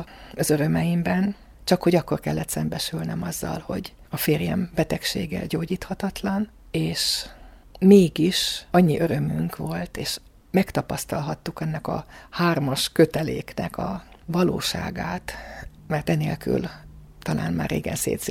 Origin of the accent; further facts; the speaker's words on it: Dunaújváros, Fejér, Hungary; Ahogy említettem, Dunajvárosban én minden szempontból nagyon sikeres életet éltem. Egy szerető családban nőttem fel